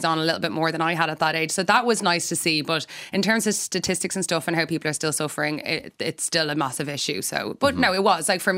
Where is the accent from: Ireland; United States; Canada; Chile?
Ireland; Dublin, Leinster; also born or lived in Galway; I'm from Lucan in Dublin. Yeah, I was born in Galway, but I moved to Dublin at about 5 weeks old. So I'm a blow-in, I suppose. But yeah, I'm raised completely bilingual at home, yeah.